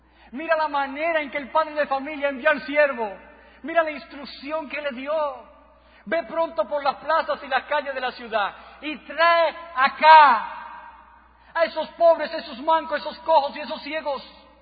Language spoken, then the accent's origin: Spanish; Nagua, María Trinidad Sánchez, Dominican Republic; Puedo recordar, aún cuando pequeño, viviendo en mi pueblo natal, en Nagua